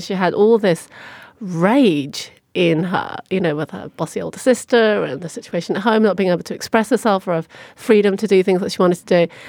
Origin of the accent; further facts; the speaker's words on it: England, United Kingdom; So when I was growing up in England, you know, it was a very homogenous small town outside of London and, you know, pretty conservative. And mine was only one of two Chinese families, I think, living there at the time.